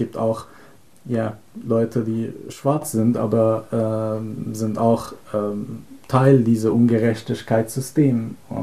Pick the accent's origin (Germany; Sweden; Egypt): Egypt; born there; German is a second language; Also ich sehe mich selbst auch teilweise als Afrikaner, weil ich bin in Ägypten geboren und Ägypten ist in Afrika.